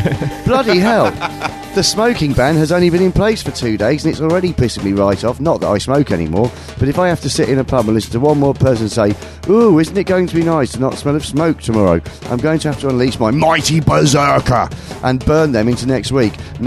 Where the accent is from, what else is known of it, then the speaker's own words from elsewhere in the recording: Worcester, Massachusetts, United States; I forgot to mention that I'm from Worcester in Massachusetts.